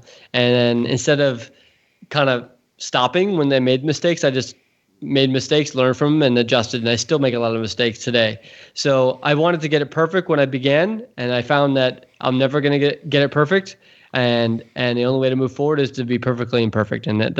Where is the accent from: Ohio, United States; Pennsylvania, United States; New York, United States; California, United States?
California, United States; So I grew up around technology in Silicon Valley, and I'm grateful for it.